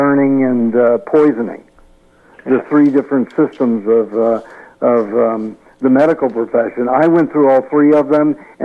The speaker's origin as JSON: {"language": "English", "region": "Tennessee", "country": "United States", "tie": "born or raised there", "said": "I grew up in Tennessee."}